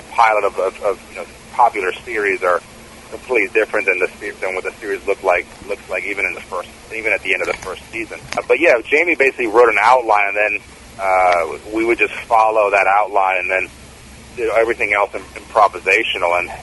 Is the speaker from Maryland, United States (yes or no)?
yes; Takoma Park, Maryland, United States; now in Frederick, United States; Yeah, I mean, I grew up in Tacoma Park, and I moved to Frederick about 7 years ago. And my wife and I love it here.